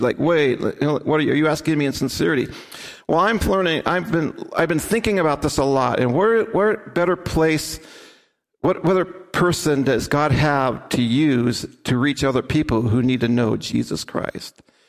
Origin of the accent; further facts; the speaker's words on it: United States; And she's from the Philippines. I'm from the United States. We met in Cambodia.